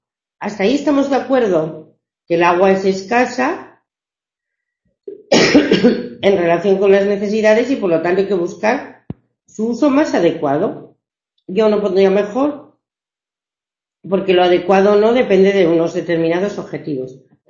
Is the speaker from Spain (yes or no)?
yes; Asturias, Spain; por ejemplo en el norte de España, yo estoy en Asturias, no sé si lo ubicáis, pero está en la zona del mar Cantábrico.